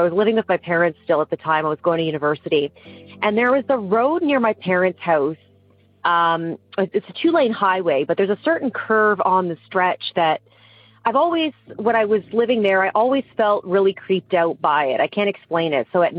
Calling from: Hamilton, Ontario, Canada; I am calling in from Hamilton, Ontario, Canada.

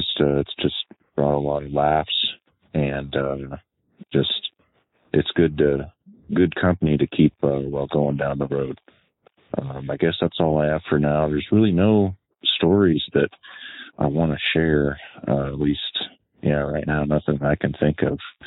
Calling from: Anchorage, Alaska, United States; I'm currently calling from Anchorage, Alaska right now.

